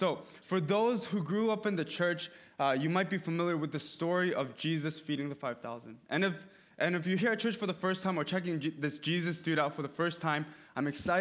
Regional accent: Farmington Hills, Michigan, United States; also born or lived in Seoul, South Korea; I'm Korean. I was born in Seoul, South Korea. I grew up in Farmington Hills, Michigan, pretty much my entire life.

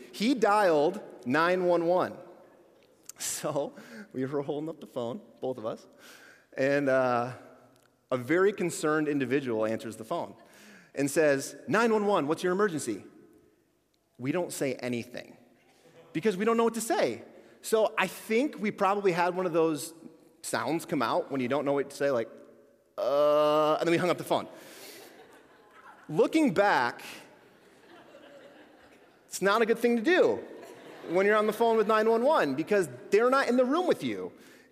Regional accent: Lansing, Michigan, United States; So I grew up living in the Lansing area. I've lived here most of my life.

